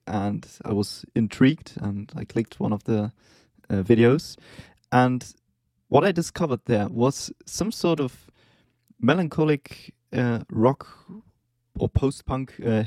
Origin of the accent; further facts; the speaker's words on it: Hamburg, Germany; English is a second language; in my hometown of Hamburg, Germany.